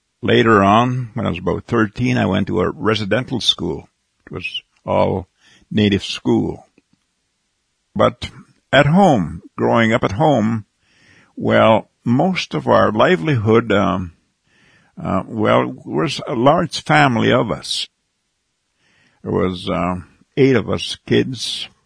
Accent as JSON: {"language": "English", "town": "Goodfish Lake", "region": "Alberta", "country": "Canada", "said": "I'm from Goodfish Lake, Alberta, Canada."}